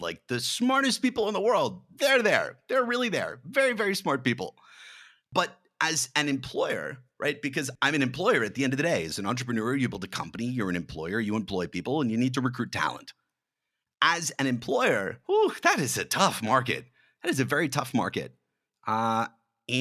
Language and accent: English; Los Angeles, California, United States; now in San Francisco, United States; Well, I can say that I'm from Los Angeles. There are reasons for leaving Los Angeles. It has a tech community, but that's not primarily what Los Angeles is about. So it was logical to move up to San Francisco